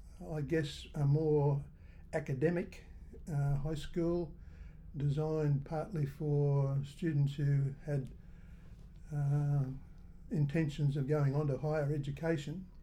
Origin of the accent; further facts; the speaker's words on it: Brisbane, Queensland, Australia; Yes, all my schooling was done in Brisbane. We lived in one of the inner western suburbs of Brisbane, which originally was part of Paddington, but later the postal address was changed to Baden.